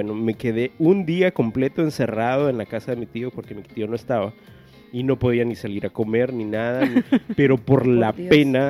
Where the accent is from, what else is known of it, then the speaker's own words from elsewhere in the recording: El Salvador; La cosa es que en la casa donde... Mi casa en El Salvador...